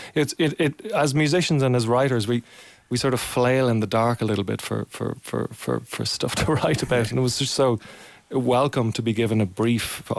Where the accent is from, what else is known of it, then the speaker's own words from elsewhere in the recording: Lucan, Leinster, Ireland; Yeah, I grew up in Lucan.